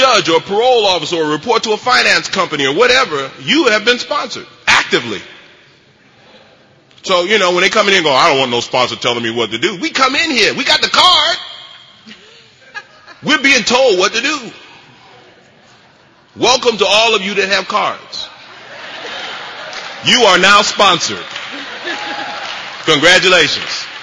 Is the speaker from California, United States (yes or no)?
no; Bronx, New York, United States; Because I grew up in the South Bronx, and if you had a mother like I had and you had a family like I had and you lived in the neighborhood I lived, you'd be drinking too.